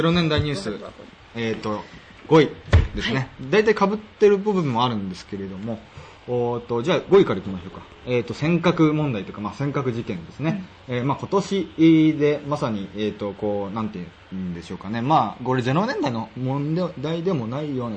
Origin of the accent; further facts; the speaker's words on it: Hokkaido, Japan; だから僕地元が北海道なんでね、